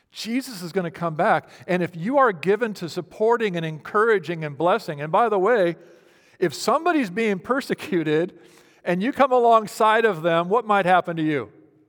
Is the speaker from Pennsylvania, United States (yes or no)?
no; Fresno, California, United States; So I'm growing up in Fresno, and my dad, there was these canals that went through Fresno